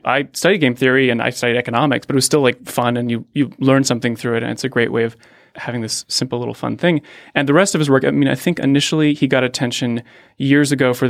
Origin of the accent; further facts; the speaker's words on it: Pittsburgh, Pennsylvania, United States; now in Palo Alto, United States; I grew up in Pittsburgh.